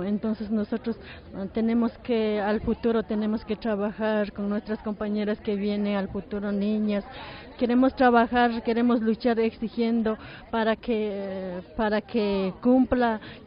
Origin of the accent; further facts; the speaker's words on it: Chimborazo, Ecuador; Soy de Ecuador, del Sierra Centro de Chimborazo.